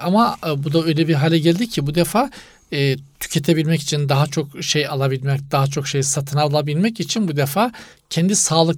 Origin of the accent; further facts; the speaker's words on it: Black Sea Region, Turkey; Evet, sonra bizim Karadeniz'in insanı yaylalara çıkmadan kendine gelemez.